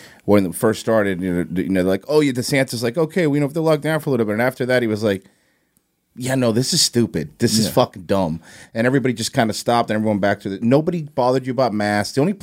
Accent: Miami, Florida, United States; I did. I was born in Miami. I've been there. I'm like a weird OG Florida guy.

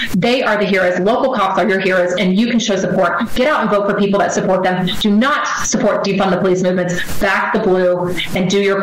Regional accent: Texas, United States; now in Florida, United States; I mean, I am originally from Texas. I'm now a resident of Florida, but I'm from Texas

